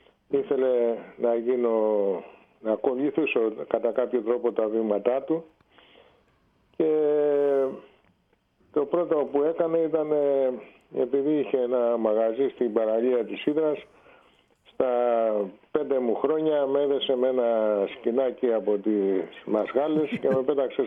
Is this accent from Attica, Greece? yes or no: yes; Hydra, Attica, Greece; Μεγάλωσα στην Ίδρα και εκεί πήγα στο δημοτικό σχολείο και 2 τάξεις στο γυμνάσιο